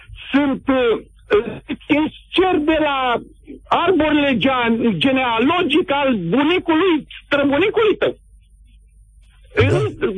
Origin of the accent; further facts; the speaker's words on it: Piatra Neamț, Neamț County, Romania; eu sunt moldovean, vă sunt de la Piatra Neamț și sunt mândru. Vin din sud după 25 de ani de okay. cohabitare cu moldoveni ăștia și m-am obișnuit.